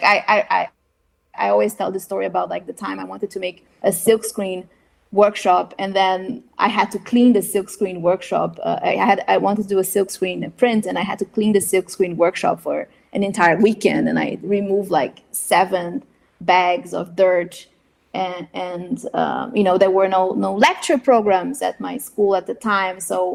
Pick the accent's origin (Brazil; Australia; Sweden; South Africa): Brazil; my experience of growing up in Brazil, understanding the reality of Brazil.